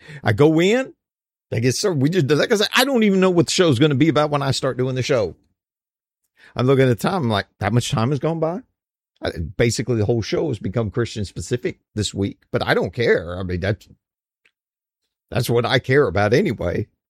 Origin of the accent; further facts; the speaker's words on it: United States; you know, I have some Irish heritage along with other stuff, but, you know, it doesn't mean I'm Irish.